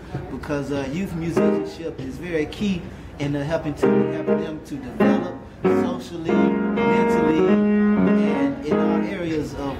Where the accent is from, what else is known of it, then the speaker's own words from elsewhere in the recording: Decatur, Georgia, United States; And I was born and raised in Decatur, Georgia.